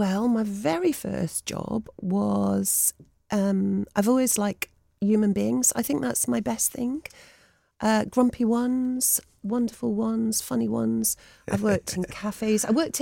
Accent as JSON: {"language": "English", "town": "Blackburn", "region": "North West England", "country": "United Kingdom", "tie": "born or raised there", "said": "You know, when I was growing up in Blackburn, I was that girl who used to organise folk to get out of Blackburn."}